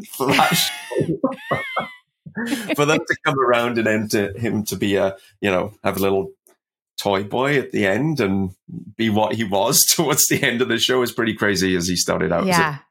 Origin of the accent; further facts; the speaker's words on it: Wales, United Kingdom; now in Canada; you know, I'm Welsh and I came over here, but I was very aware of what, you know, Canadian scene was